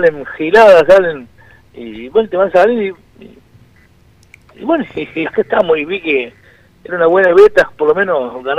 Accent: San Francisco, Córdoba, Argentina; born there; No, yo nací en San Francisco.

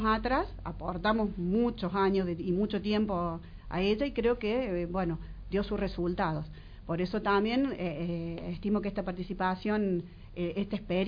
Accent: Jesús María, Córdoba, Argentina; yo nací en Jesús María, he vivido toda mi vida acá, mis padres, mis abuelos también. … otro vecino de Jesús María

